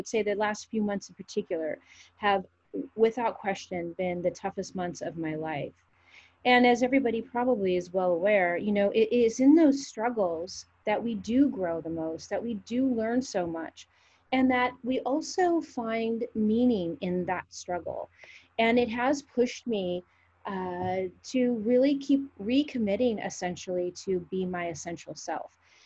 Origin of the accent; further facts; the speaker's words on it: Pasadena, California, United States; now in San Luis Obispo, United States; I grew up in Pasadena, but I came here to go to Cuesta first, actually, and then I transferred to Cal Poly.